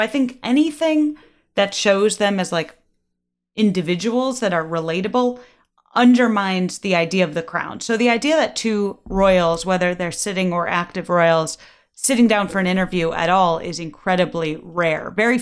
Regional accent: Illinois, United States; I'm from the North Shore of Chicago.

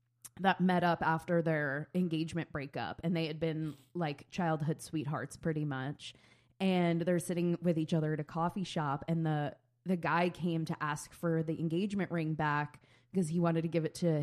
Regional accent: New York, United States; I mean, I think so being a New Yorker, you constantly have bags with you

